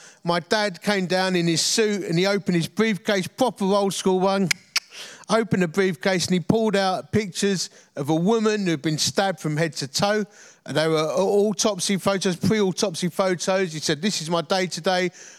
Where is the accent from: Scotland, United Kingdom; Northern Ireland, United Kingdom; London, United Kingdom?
London, United Kingdom; Dagenham; As you can tell from my dulcet tones, I come from the East End of London, or Essex, from a place called Dagenham.